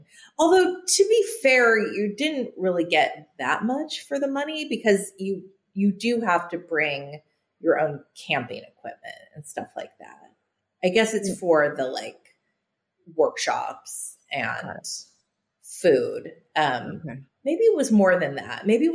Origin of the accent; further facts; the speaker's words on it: Santa Cruz, California, United States; you know, from my background, I grew up in California in Santa Cruz.